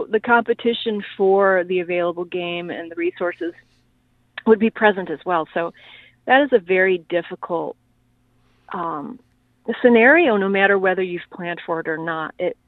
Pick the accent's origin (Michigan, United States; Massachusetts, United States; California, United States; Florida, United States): Michigan, United States; Well, you know, growing up in Michigan, it is very much a culture, rural Michigan. People here really love the outdoors, hunting, fishing